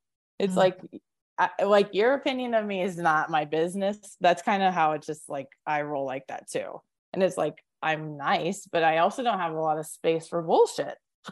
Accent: Springfield, United States; I grew up in Springfield, where yeah, you had your homies, but girls weren't really supportive of each other if you weren't in the same clique.

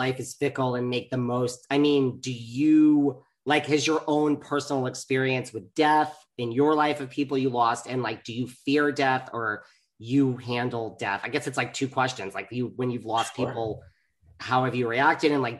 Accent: New York, United States; I'm from New York. I'm hardened.

